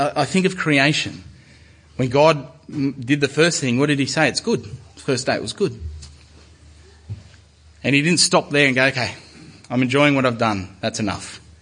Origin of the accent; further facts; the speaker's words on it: Moree, New South Wales, Australia; I come from Moree, a town that is, I mean, you have no idea.